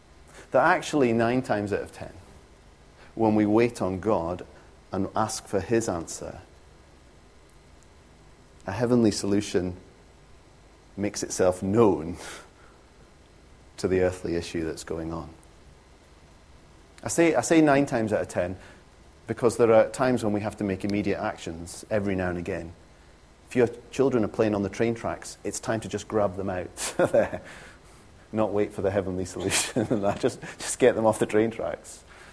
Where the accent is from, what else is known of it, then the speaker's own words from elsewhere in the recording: Stornoway, Scotland, United Kingdom; when I was growing up in Stornoway, the minister used to love using that word.